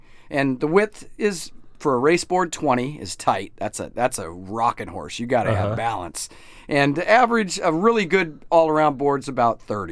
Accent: Anchorage, Alaska, United States; I grew up in Anchorage

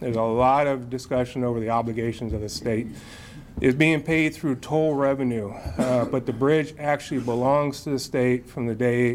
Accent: Glennallen, Alaska, United States; also born or lived in Anchorage; I grew up in Alaska. I actually grew up in Glen Allen, although I did do a little stint here in Anchorage in elementary school.

